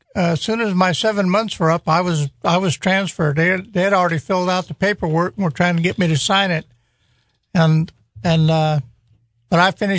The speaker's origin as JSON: {"language": "English", "region": "California", "country": "United States", "said": "being a California boy."}